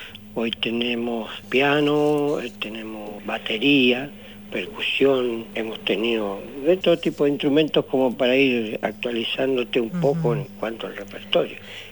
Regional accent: San Martín de los Andes, Neuquén, Argentina; somos de San Martín de los Andes.

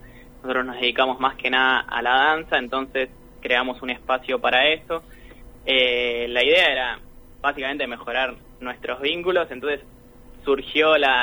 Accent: Buenos Aires, Argentina; Nosotros somos todos de Buenos Aires

